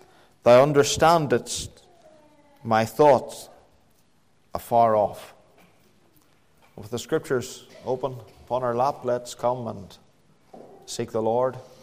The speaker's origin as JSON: {"language": "English", "country": "United Kingdom", "said": "We pride ourselves as British people. Part of our Britishness, we say, is that we defend the weak."}